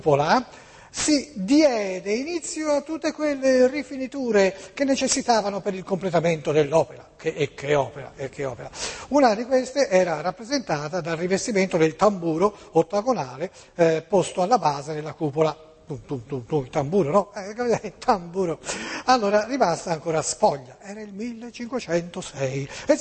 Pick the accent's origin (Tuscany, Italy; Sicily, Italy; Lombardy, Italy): Tuscany, Italy; Io sono toscano, sono toscanissimo, ci mancherebbe.